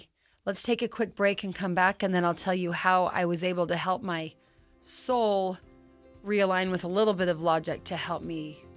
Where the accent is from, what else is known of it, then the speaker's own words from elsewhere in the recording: Utah, United States; he's from Arizona, I'm from Utah.